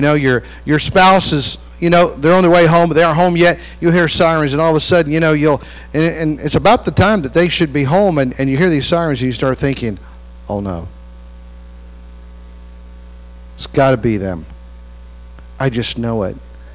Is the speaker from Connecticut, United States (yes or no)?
no; West Virginia, United States; moved away as an adult; now in California, United States; You know, I grew up in West Virginia, and I left there, and then going back after I married